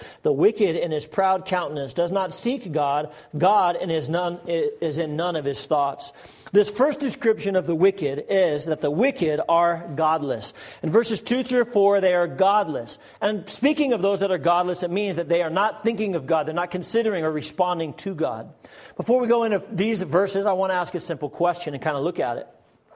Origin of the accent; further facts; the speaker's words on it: Pueblo, Colorado, United States; But when I was a boy growing up in Pueblo, Colorado, I was growing up in a neighborhood where I was kind of the oddball.